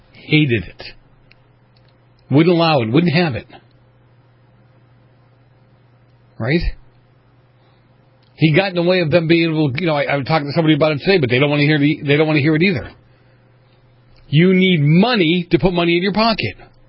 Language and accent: English; Boston, Massachusetts, United States; moved away; I grew up around Boston politics. I know how some of this works. I've come a long way since I moved out here from Boston.